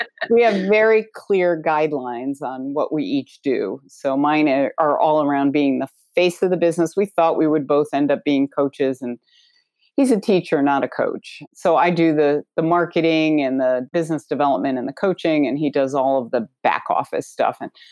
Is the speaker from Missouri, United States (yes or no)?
no; Connecticut, United States; moved away as an adult; also born or lived in New York; now in Baltimore, United States; I was born in New York, raised in Connecticut, and moved to Baltimore in 1999.